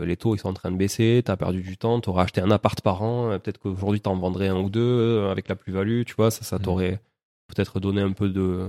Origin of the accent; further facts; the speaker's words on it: Toulouse, Occitanie, France; On le sait, quand on est Toulousain, on dit toujours on est à une heure de tout.